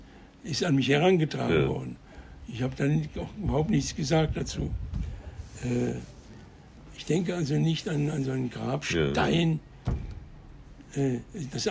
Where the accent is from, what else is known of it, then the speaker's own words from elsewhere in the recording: Marseille, Provence-Alpes-Côte d'Azur, France; wir sind aus Marseille, wir sind Marseille begraben, da gibt es ein Familiengrab